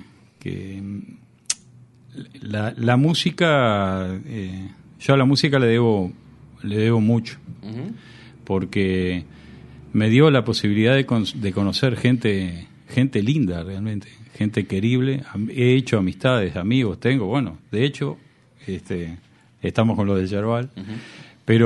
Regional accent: Montevideo, Uruguay; born there; allá en el Cerrito de la Victoria, de donde soy nacido

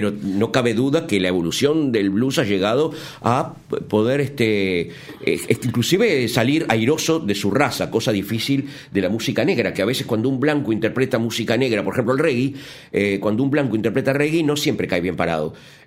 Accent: Uruguay; En el ambiente montevideano, porque es acá donde vivo, claro. Si no puedo decir, me considero un músico uruguayo

